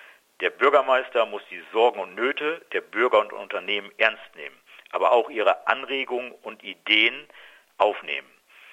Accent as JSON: {"language": "German", "town": "Papenburg", "region": "Lower Saxony", "country": "Germany", "tie": "born or raised there", "said": "Als Papenburger, der hier geboren wurde und hier lebt und arbeitet, fühle ich mich einfach wohl. Meine Heimatstadt hat auch eine hohe Lebensqualität und eine starke Wirtschaftsleistung."}